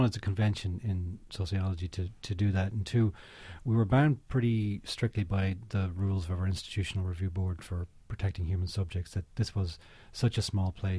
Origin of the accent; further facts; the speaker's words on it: Ireland; now in United States; I'm originally from Ireland, so I'm a transplant to America.